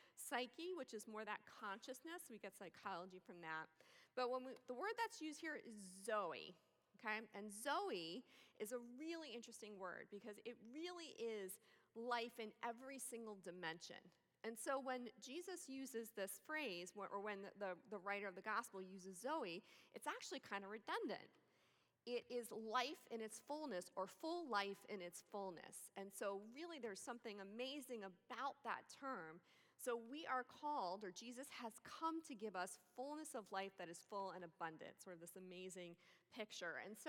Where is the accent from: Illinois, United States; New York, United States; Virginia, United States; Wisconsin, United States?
New York, United States; one of the things you need to know about me is I am from New York, so I'm very demonstrative. I'm learning Midwest nice